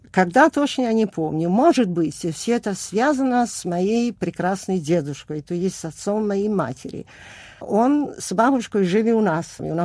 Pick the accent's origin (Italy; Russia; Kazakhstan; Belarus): Italy; Tarcento, Friuli-Venezia Giulia; born there; Russian is a second language; Я родилась на севере Италии, в маленьком городке. Торченто, вот, недалеко от Удине, вокруг горы, холмы.